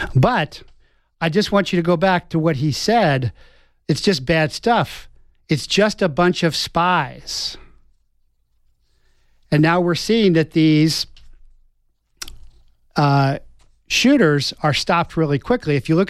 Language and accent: English; Cincinnati, Ohio, United States; I'm from Cincinnati.